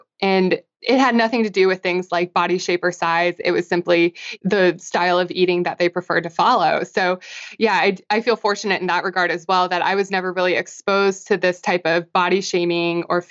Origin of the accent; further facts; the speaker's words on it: Midwest, United States; But I grew up in the Midwest. I mean, kind of a traditional family setting.